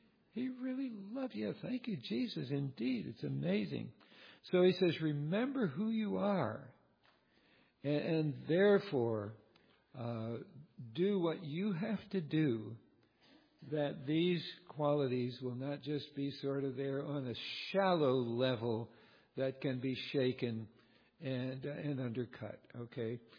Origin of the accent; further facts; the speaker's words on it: Morristown, United States; and I had an old beat-up car living over in Morristown, my hometown